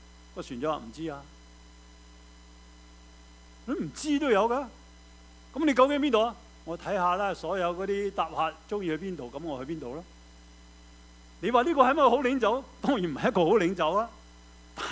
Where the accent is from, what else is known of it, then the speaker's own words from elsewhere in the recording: Guangdong, China; 去知道即是用我們廣東人講，就是去心水清